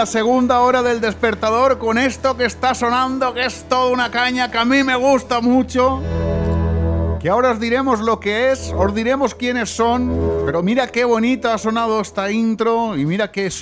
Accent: Xirivella, Valencian Community, Spain; yo me crié en Chirivella también, yo soy hijo de Chirivella, entonces por eso hablamos del pueblo, porque yo cuando éramos pequeños era pueblo, ahora hemos crecido y se ha hecho ciudad, grande.

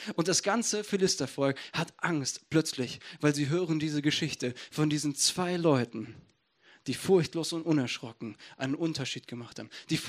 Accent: Essen, North Rhine-Westphalia, Germany; Ich komme aus Essen.

